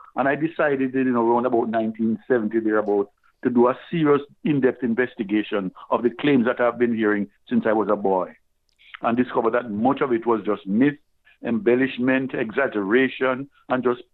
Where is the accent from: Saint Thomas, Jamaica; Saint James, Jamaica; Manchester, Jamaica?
Saint James, Jamaica; Montego Bay; Well, I grew up in Montego Bay in western Jamaica, and I grew up with a number of Rastafari brethren under the road where I lived for a number of years.